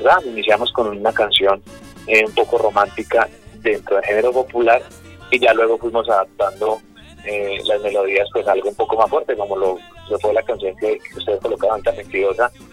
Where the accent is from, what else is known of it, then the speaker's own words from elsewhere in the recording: Cali, Valle del Cauca, Colombia; Yo soy caleño, pues mis inicios fueron haciendo salsa como joven caleño, pero hace aproximadamente unos 5 años nos aventuramos en la música popular. Yo tengo raíces del Tolima y mi familia es muy de música popular